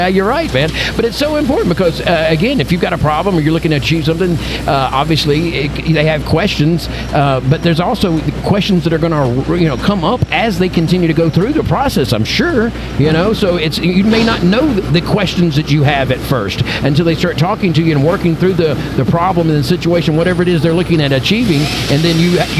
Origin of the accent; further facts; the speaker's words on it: Alabama, United States; Absolutely, because I'm from Alabama, and that's exactly right.